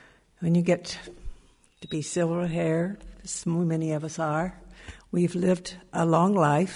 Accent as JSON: {"language": "English", "country": "Mexico", "tie": "born or raised there", "said": "There have been problems, but growing up in Mexico, I learned to be, I was in the minority."}